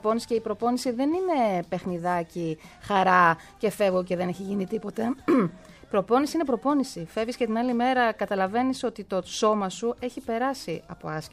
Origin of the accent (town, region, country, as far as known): Serres, Central Macedonia, Greece